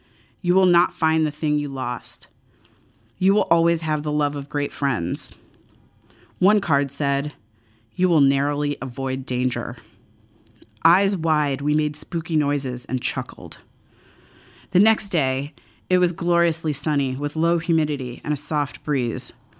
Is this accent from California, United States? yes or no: no; New York, United States; Growing up on the Upper West Side, I was invited to seders and ate bagels and lox and challah like my neighbors and attended a zillion bar mitzvahs. And of course, living in New York